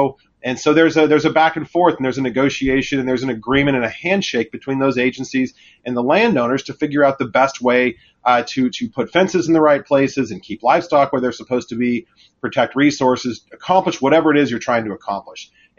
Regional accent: Arizona, United States; I'm from Arizona originally, any of us that have families that settled the West

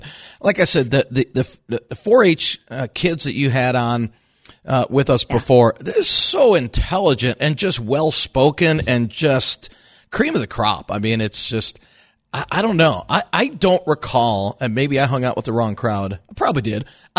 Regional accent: Chicago, Illinois, United States; I remember growing up in Chicago and listening to those two on WGN.

